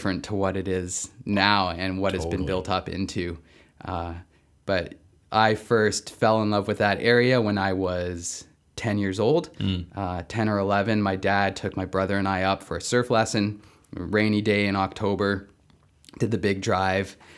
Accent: Nanaimo, British Columbia, Canada; also born or lived in Victoria, Canada; I grew up in Nanaimo.

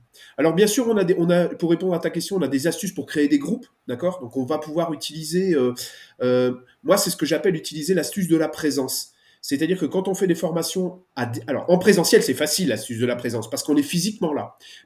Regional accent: Belgium; Moi, je suis belge, on tutoie tout le monde.

